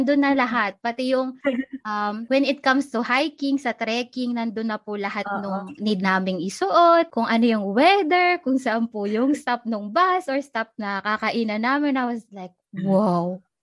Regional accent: San Pablo, Calabarzon, Philippines; Kasi, you and me, we are both from Laguna. You from Los Baños. And ako naman, San Pablo City.

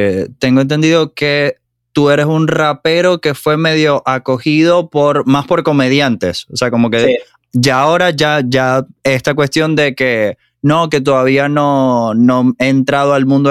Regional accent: Maracaibo, Zulia, Venezuela; viniendo de donde vienes, de donde venimos, porque es la misma ciudad

